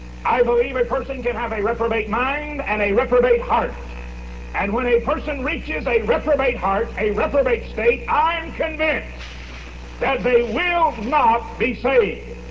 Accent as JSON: {"language": "English", "region": "Texas", "country": "United States", "said": "I'm from Texas, and sometimes we Texans are critical of anything that's not from Texas."}